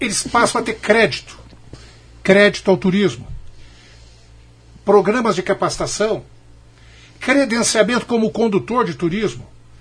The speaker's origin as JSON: {"language": "Portuguese", "town": "Franca", "region": "São Paulo", "country": "Brazil", "tie": "born there", "lives_now": "Maringá, Brazil", "said": "Eu nasci em Franca, São Paulo. Lá a gente nasce vendendo sapato."}